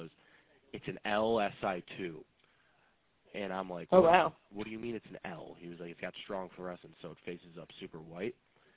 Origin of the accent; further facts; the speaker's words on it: Rochester, New York, United States; he's from Buffalo, and we're from Rochester, so we're like right up the road